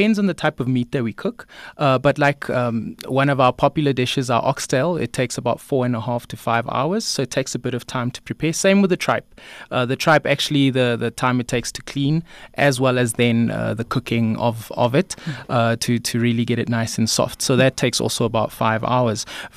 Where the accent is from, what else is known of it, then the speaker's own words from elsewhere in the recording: Paarl, Western Cape, South Africa; But I come from Paarl in the Western Cape, and pretty much everybody has a poiki pot.